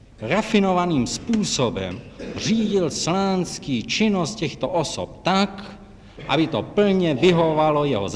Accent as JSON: {"language": "Czech", "town": "Mariánské Lázně", "region": "Karlovy Vary Region", "country": "Czechia", "tie": "born there", "said": "V Mariánských Lázních."}